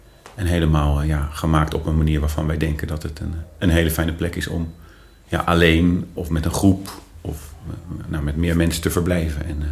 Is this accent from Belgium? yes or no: no; The Hague, South Holland, Netherlands; En ik zei altijd gekscherend, ik ben van de Schilderswijk naar de Villawijk gegaan in mijn leven. Maar op mijn 25e kon ik dat een soort van niet meer combineren. Want ik voelde me ook thuis in Den Haag. En ik voelde me ook thuis in mijn nieuwe omgeving.